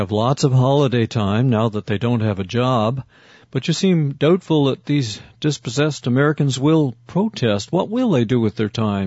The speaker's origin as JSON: {"language": "English", "country": "Canada", "said": "It shocked me as a Canadian."}